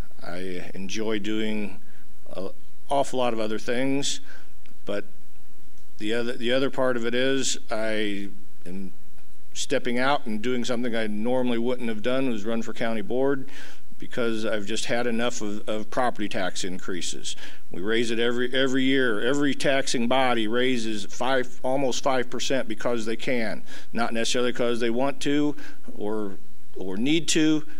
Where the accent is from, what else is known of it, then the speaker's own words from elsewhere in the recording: Litchfield, United States; born and raised in Litchfield, right north of town. Pretty much live within a mile of where I was raised.